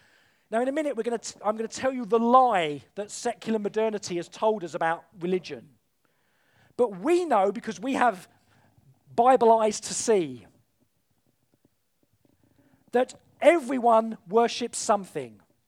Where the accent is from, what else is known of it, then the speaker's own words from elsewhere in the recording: United Kingdom; Now, how can I say anything, well, one as a Brit talking about Europe with our situation in terms of our relationship with Europe